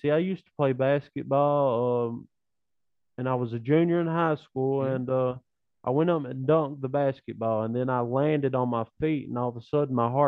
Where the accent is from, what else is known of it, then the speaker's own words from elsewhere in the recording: Hazard, Kentucky, United States; also born or lived in Martin; I was born in Martin. Well, that's sort of Floyd County, but I was raised in Hazard, Kentucky, and really raised where the Fugit area is.